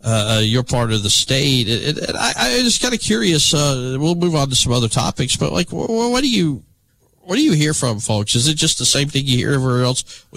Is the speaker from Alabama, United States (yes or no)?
yes; Alabama, United States; I grew up in Shelby County, so every time I would go back and forth to Auburn to school.